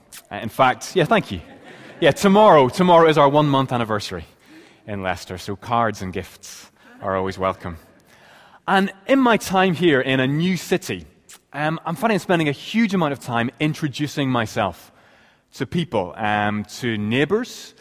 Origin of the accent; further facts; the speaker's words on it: Ireland; I talk funny because I'm Irish.